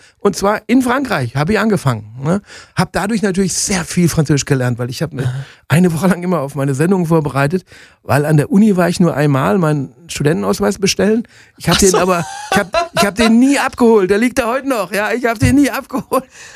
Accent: Germany; Ich hatte natürlich einen Nachteil, weil ich war ja aus Deutschland.

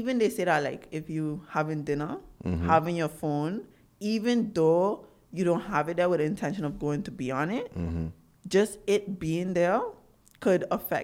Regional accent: Saba, Caribbean Netherlands; And I think just being in the Caribbean itself, the funny part is growing up on Saba and it being so small influenced me to think big

